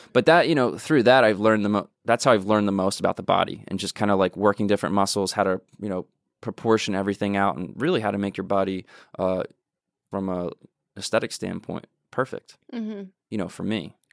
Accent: Hamilton, New Jersey, United States; Very small town called Hamilton, New Jersey. It's the blueberry capital of the world.

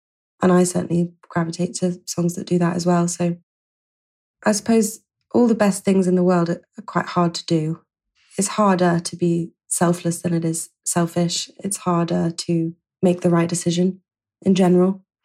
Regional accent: Yorkshire and the Humber, United Kingdom; I grew up in North Yorkshire, and there certainly wasn't a music scene anywhere.

